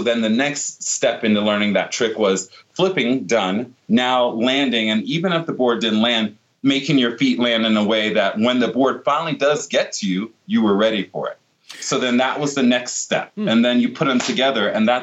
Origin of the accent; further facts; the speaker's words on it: Virginia Beach, Virginia, United States; I grew up in Virginia Beach in Norfolk, Virginia area.